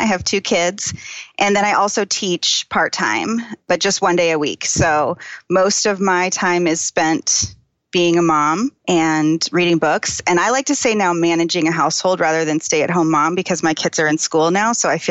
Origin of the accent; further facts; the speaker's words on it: Phoenix, Arizona, United States; When I was a kid, so I grew up in Phoenix, and I don't know if you have been to Phoenix in the summer, but it is terrible.